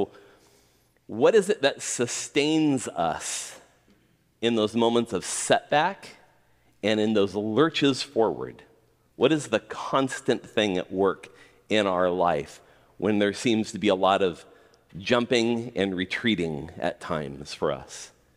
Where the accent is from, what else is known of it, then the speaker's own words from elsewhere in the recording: California, United States; now in Seattle, United States; I come from Southern California, and the spring begins by things just being a little less brown when we have spring there.